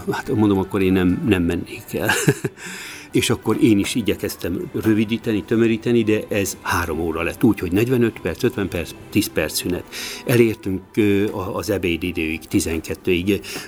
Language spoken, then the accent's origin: Hungarian; Gacsály, Szabolcs-Szatmár-Bereg, Hungary; a Gacsályban, a faluban, ahol felnőttem, és később lelkész voltam